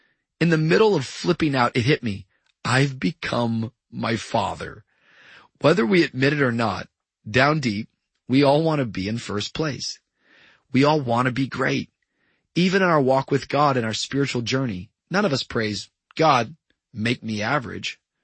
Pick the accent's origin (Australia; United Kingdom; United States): United States; Tacoma, Washington; When I was growing up in Tacoma, Washington, my dad was a well-known figure in the town.